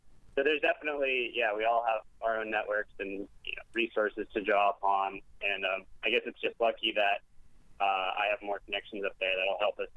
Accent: Santa Cruz, California, United States; For example, I'm originally from Santa Cruz in the Bay Area

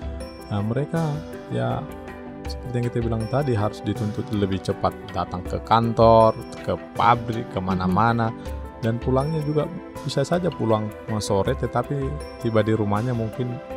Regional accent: North Sumatra, Indonesia; ada saya sendiri berasal dari Sumatera Utara ataupun Tapanuli, Tanah Batak.

